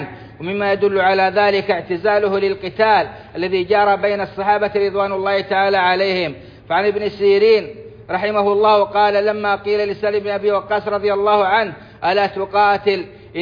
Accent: Saudi Arabia; اللهم أدم على بلادنا السعودية أمنها وإيمانها، أمنها وإيمانها والخيرات في أرجائها وسائر بلاد المسلمين.

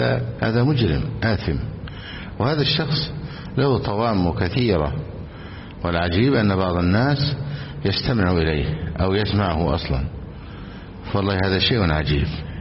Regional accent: Egypt; بلادنا مصر

